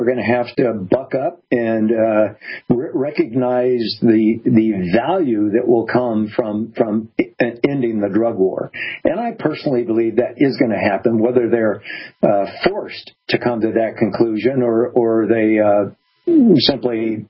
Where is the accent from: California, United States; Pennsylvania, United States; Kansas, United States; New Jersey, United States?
California, United States; San Diego; I grew up in San Diego, a border town. I spent a lot of my earlier years in Mexico